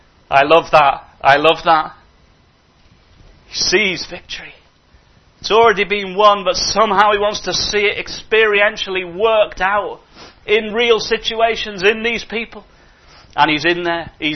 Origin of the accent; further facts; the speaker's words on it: United Kingdom; Sometimes we're very British.